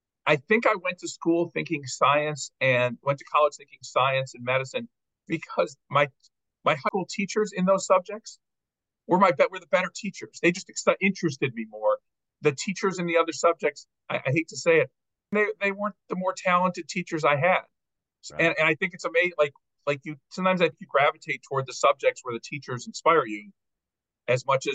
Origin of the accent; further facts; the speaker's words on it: Highland Park, Illinois, United States; now in Baltimore, United States; So I grew up in the North Shore of Chicago in Highland Park